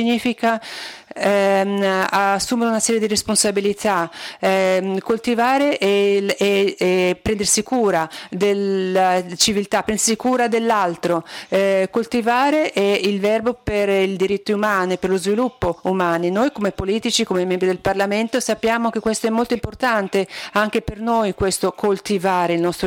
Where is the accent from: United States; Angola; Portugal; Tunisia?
Portugal; Algarve; il poeta della mia terra, Algarve